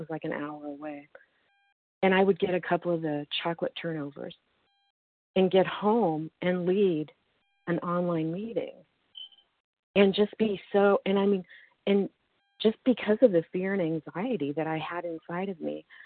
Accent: Missouri, United States; from Missouri, a recovered overeater.

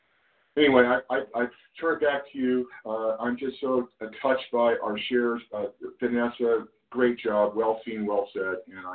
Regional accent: California, United States; I'm from California.

